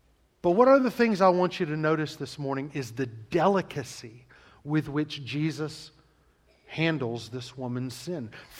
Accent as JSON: {"language": "English", "region": "the South", "country": "United States", "tie": "born or raised there", "said": "But growing up in the South, that's not what we heard. In the South, it was much, much different."}